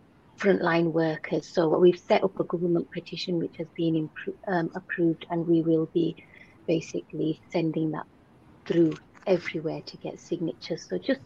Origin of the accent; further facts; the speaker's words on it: Bradford, Yorkshire and the Humber, United Kingdom; I grew up in Bradford and I'm a local GP.